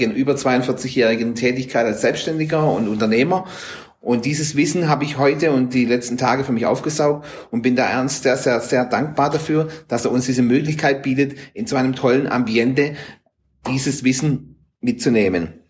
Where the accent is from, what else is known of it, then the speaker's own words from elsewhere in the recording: Schwäbisch Hall, Baden-Württemberg, Germany; ich komme aus Schwäbisch Hall.